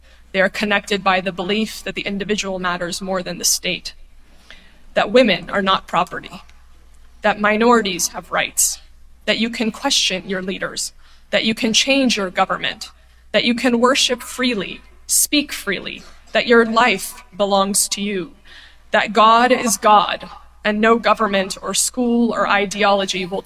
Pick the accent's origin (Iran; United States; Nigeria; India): Iran; every Iranian knows the chant that I too was made to chant when I was growing up in Iran.